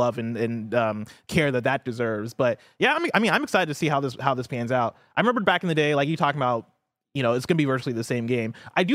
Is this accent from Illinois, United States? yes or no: yes; Illinois, United States; I was doing University of Illinois, which is my hometown university, versus Illinois State.